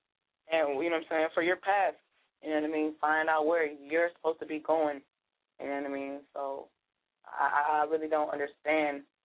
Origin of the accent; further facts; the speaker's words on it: St. Paul, Minnesota, United States; You know, I'm from St. Paul, know, there's like so many cliques